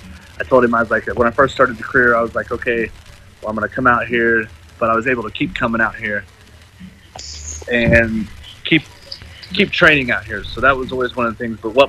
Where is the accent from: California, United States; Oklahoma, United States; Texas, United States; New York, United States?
Oklahoma, United States; Well, my mom and dad both moved to Oklahoma, but I grew up on the Osage Nation Reservation